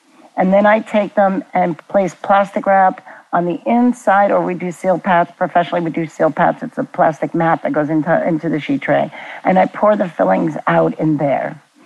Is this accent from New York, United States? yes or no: yes; Brooklyn, New York, United States; Okay, this is where you get my Brooklyn in me, because I grew up in Brooklyn.